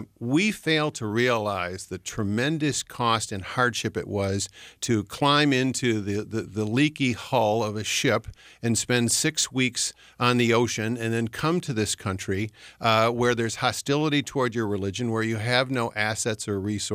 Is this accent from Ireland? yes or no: yes; Ireland; And so in a way, as a nation, when we sometimes say we're exceptional, or as an Irish people, we say we're exceptional, it is true.